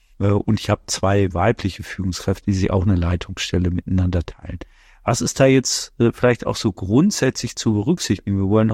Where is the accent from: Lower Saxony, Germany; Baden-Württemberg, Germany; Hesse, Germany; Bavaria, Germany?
Lower Saxony, Germany; Osnabrück; wir kommen ja beide aus Osnabrück, also Christopher Rauen und ich.